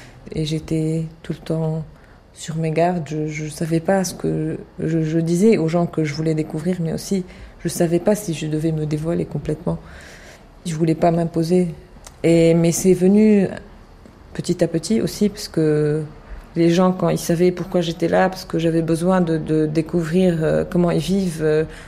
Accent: Beirut, Beirut Governorate, Lebanon; je suis née à Beyrouth, à Achafillé aussi.

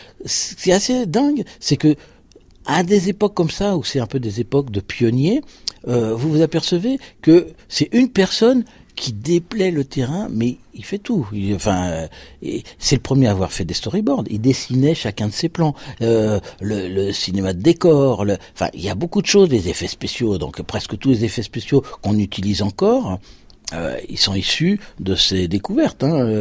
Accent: Nantes, Pays de la Loire, France; born there; je suis né à Nantes quand même, pays de Jules Verne

